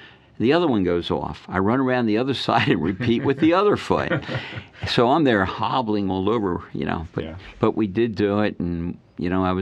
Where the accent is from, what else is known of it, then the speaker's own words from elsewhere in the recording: Philadelphia, Pennsylvania, United States; I was from Philadelphia.